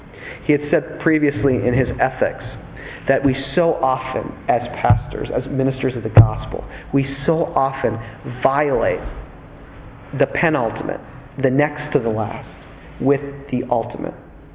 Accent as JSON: {"language": "English", "country": "United States", "said": "And as an American, I can tell you, American culture, we absolutely 100% peddle optimism."}